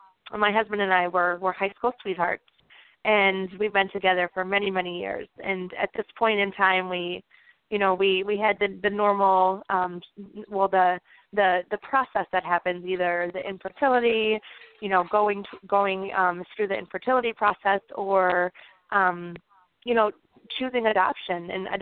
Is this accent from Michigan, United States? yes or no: yes; Michigan, United States; My husband and I are both Caucasian, and we're from the Upper Peninsula. You know, we maybe had 2 or 3 families who were, you know, who were diverse in our area growing up.